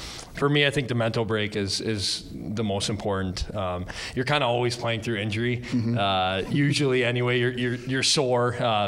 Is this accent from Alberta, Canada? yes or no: no; Toronto, Ontario, Canada; I'm from Toronto, so there's a lot of hockey fans back in my hometown.